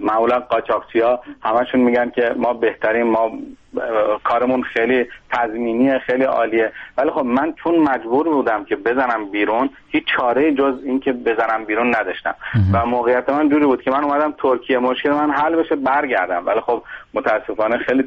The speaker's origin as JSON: {"language": "Persian", "country": "Iran", "moved": "as an adult", "said": "من بدون برنامه از ایران اومدم"}